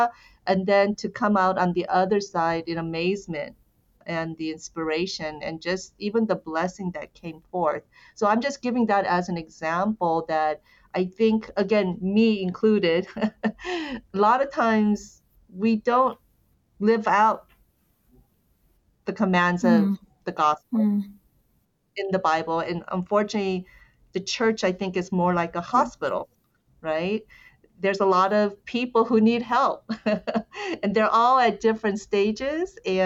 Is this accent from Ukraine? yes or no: no; United States; I'm Korean American, the LA riots was something that was quite defining, probably for us.